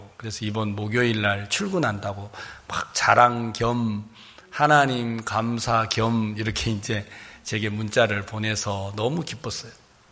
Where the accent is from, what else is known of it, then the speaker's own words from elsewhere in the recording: Jeolla, South Korea; 넌 고향이 어디냐? 그래가지고 전라도입니다.